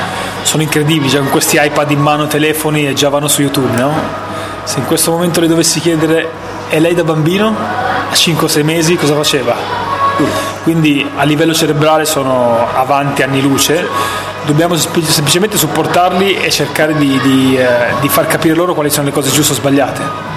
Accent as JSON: {"language": "Italian", "region": "Veneto", "country": "Italy", "said": "qua che siamo proprio del Vicentino, quindi grandi maestri."}